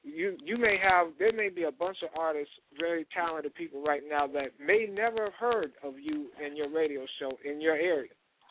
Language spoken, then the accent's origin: English; Boston, Massachusetts, United States; moved away; also born or lived in Houston; because originally I'm from Boston, then I moved here from Houston.